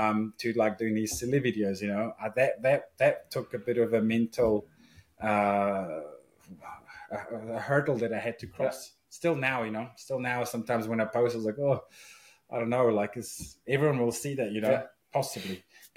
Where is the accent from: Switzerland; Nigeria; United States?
Switzerland; now in New Zealand; my dad's from New Zealand. He's Kiwi, although he lives in New Zealand. He lives in Switzerland. I grew up in Switzerland. So I always had the passport.